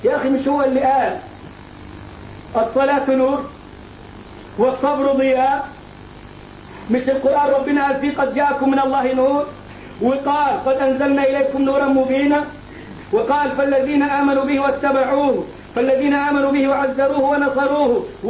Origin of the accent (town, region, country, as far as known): Egypt